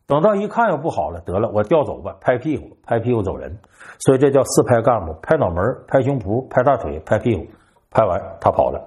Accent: Northeast China, China; 你看我的老家东北有很多的这个地方的县城或者是县级市

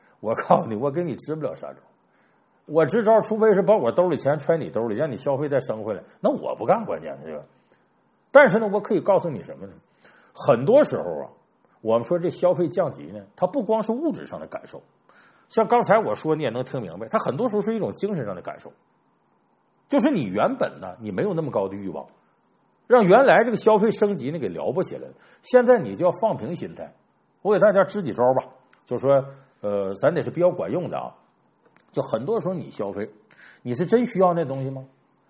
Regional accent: Northeast China, China; 我原来笑话我们东北人嘛，虚荣

